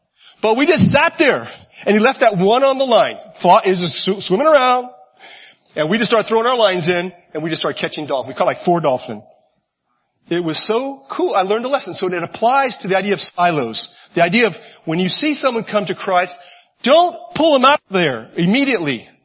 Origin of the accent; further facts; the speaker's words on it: Miami, Florida, United States; I only have a few fishing stories. I am from Miami.